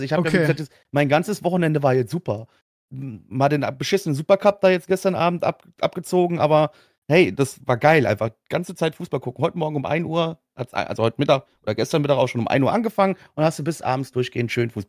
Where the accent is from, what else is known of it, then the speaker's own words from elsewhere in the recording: Frankfurt, Hesse, Germany; ich jetzt in den letzten Jahren als Frankfurter